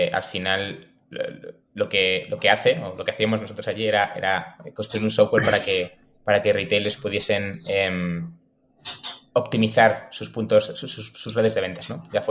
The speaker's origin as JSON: {"language": "Spanish", "town": "Ferrol", "region": "Galicia", "country": "Spain", "accent": "Galician", "said": "Pues yo soy originalmente de Ferrol, aunque ya no tengo nada, ya se me ha ido todo el acento gallego."}